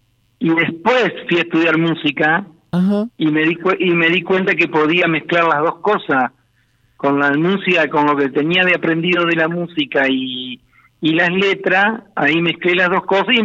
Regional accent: Gualeguaychú, Entre Ríos, Argentina; el libro que voy a sacar son 12 cuentos cortos de mi adolescencia en Gualeguaychú.

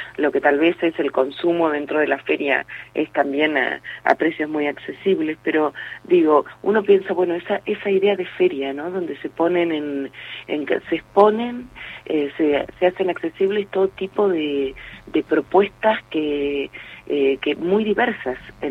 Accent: Buenos Aires Province, Argentina; es importante que los bonaerenses sepamos que somos bonaerenses y que todo eso nos constituye

